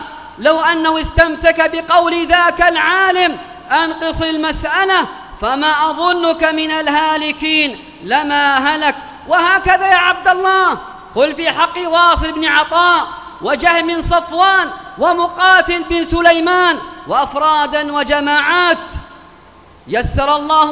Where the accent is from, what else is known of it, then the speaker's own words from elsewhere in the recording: Yemen; بلادنا اليمن